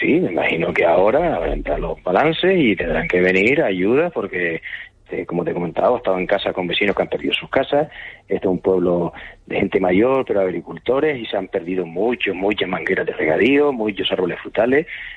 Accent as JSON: {"language": "Spanish", "town": "Artenara", "region": "Canary Islands", "country": "Spain", "said": "yo tengo que defender mi pueblo, a mis vecinos, y lo vi porque hubo un momento que estábamos solos, los de la gente de Artenara"}